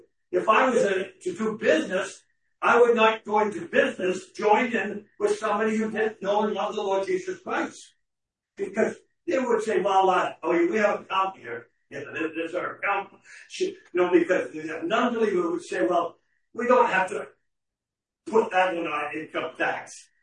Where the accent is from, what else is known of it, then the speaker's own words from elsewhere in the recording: Canada; I'm a Canadian.